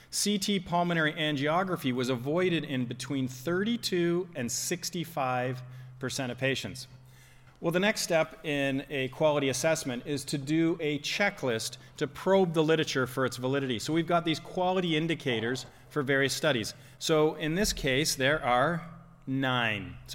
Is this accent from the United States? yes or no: no; Canada; And I mentioned being Canadian earlier, where we say sorry all the time.